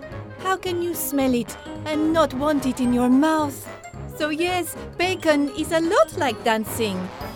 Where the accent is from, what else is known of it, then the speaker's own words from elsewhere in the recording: United Kingdom; Because I'm British, I can say anything I like